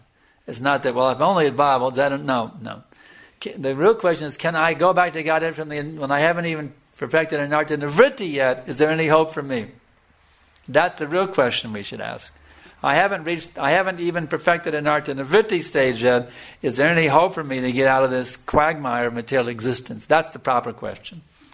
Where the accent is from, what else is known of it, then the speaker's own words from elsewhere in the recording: Noida, Uttar Pradesh, India; Now, I'm a disciple from Noida, India.